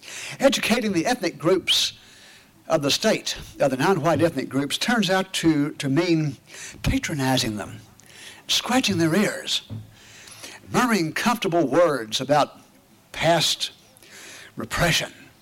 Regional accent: Texas, United States; in the day when I was growing up in Texas

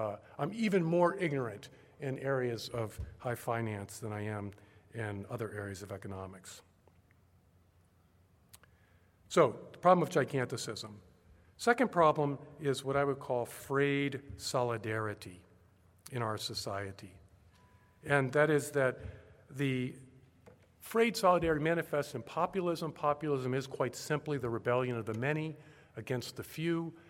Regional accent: Baltimore, Maryland, United States; when I was growing up in Baltimore, Maryland, prosperous sons of Baltimore gentry wanted to either go to Princeton or UVA

